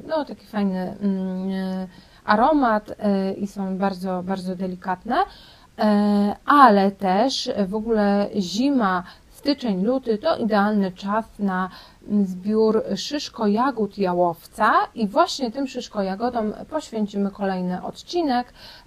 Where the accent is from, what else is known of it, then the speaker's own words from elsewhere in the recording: Pomeranian Voivodeship, Poland; u nas na Kaszubach jest często dużo wichur, wiatrów